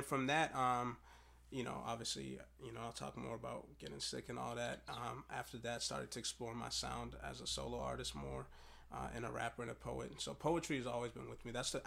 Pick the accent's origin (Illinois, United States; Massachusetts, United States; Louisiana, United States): Massachusetts, United States; Boston; growing up in Boston my whole life, to sort of stay out of trouble, like, my uncles got us to go to church at a really early age.